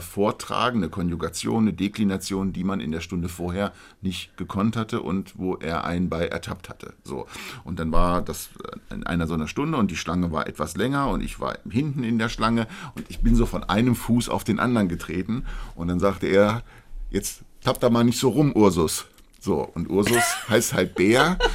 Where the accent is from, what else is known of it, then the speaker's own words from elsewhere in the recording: Northern Germany, Germany; da wo ich herkomme, nicht passen, wenn jemand sagen würde, Grüß Gott.